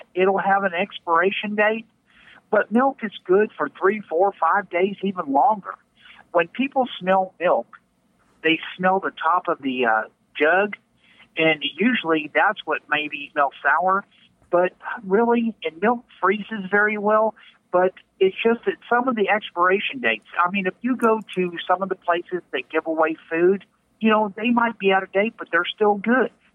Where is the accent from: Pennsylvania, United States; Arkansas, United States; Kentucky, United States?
Kentucky, United States; Somerset; also born or lived in Maryland; Well, I grew up in Somerset, Kentucky. I went to school with you.